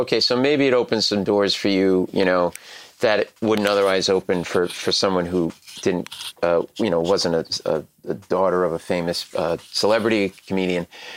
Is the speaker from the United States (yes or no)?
yes; Providence, Rhode Island, United States; We grew up in Providence, Rhode Island.